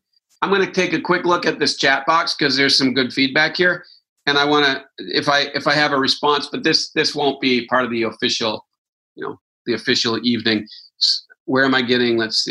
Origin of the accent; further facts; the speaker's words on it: Wisconsin, United States; Now, I'm from Wisconsin, so I get it.